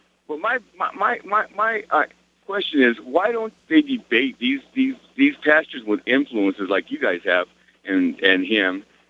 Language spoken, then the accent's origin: English; Anaheim, California, United States; now in Sumner, United States; I'm in Sumner, California, or Sumner, Washington, and I'm from Anaheim, California.